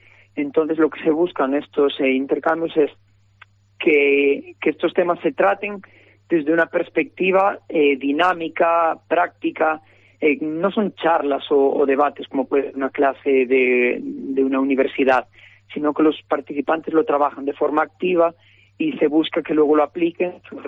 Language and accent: Spanish; Vilagarcía de Arousa, Galicia, Spain; nosotros somos de Vila García, la Asociación Nación Vila García, y todos somos de allí.